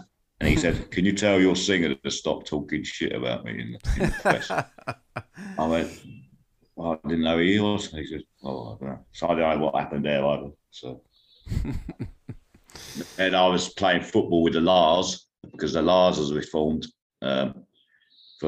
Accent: London, United Kingdom; Luckily, I'm from London, so I can work with a London band.

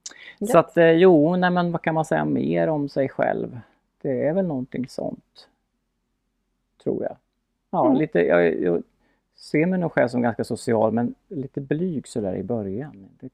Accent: Härnösand, Västernorrland County, Sweden; now in Habo, Sweden; Jag kommer ifrån Härnösand. Mm. Det ligger ju 70 mil norr om Habo.

